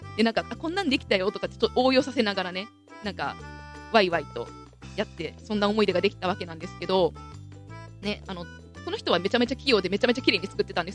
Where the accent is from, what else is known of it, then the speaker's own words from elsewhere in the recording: Shikokuchuo, Ehime, Japan; 地元の四国中央市というと神の生産量がね、おそらく多分日本一の市のはずなので、